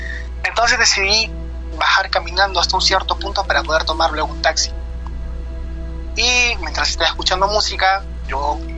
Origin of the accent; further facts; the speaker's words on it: Huancayo, Junín, Peru; now in Lima, Peru; Yo soy de Perú, resido en Lima, pero soy de Huancayo.